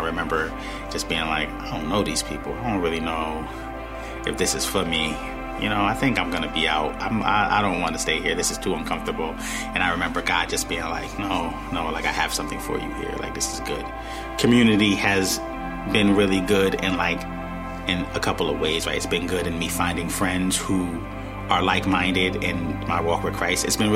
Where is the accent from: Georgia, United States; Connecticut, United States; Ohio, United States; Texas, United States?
Connecticut, United States; New Haven; I grew up, born and raised in New Haven.